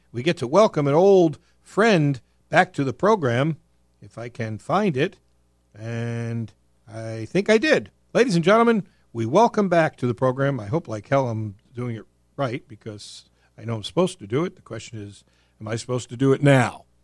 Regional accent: New York, United States; I know I'm from New York, so I have a somewhat illogical affinity for the NIT.

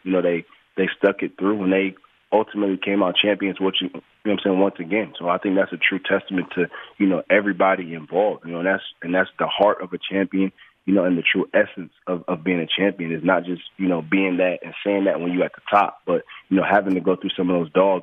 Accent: Detroit, Michigan, United States; By him being in Detroit, you know, me growing up in Detroit

